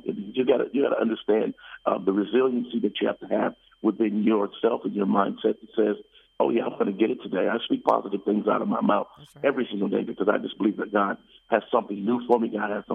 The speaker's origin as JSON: {"language": "English", "town": "Detroit", "region": "Michigan", "country": "United States", "also_born_or_lived": "Washington, D.C.", "lives_now": "Atlanta, United States", "said": "I tell them I'm from Detroit, but I lived in Atlanta so long, I really kind of, you know, claimed Atlanta more so as my home. Even though I lived in D.C. for 17 years, I still always had a residence here in Atlanta."}